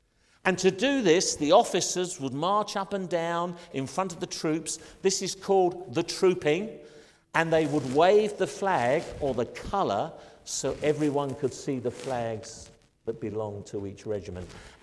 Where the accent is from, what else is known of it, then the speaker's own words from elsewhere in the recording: United Kingdom; And I'm proud to say I'm British.